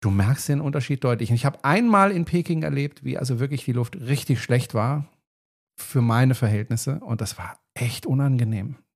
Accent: Freiburg, Baden-Württemberg, Germany; born there; Also in Freiburg zum Beispiel, in meiner Geburtsstadt, weiß ich, da gibt es inzwischen Elektrobusse, Straßenbahnen sowieso.

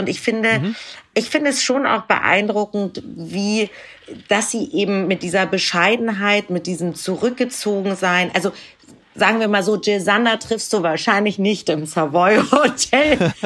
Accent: Hamburg, Germany; Norddeutsch. Ich bin ja auch aus Hamburg.

